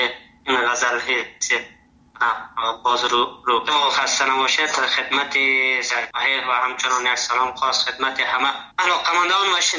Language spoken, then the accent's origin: Persian; Afghanistan; first language Dari; اما در مجموع زبان دری به اصطلاح زبان مادریم است، فضل خدا مشکل نداره. ما همچنان زبان تحصیل ما زبان هزارگی را میفهمم، بلدیت دارم 100%. دیگه ازبکی را بلدیت دارم میفهمم، چون شبرغان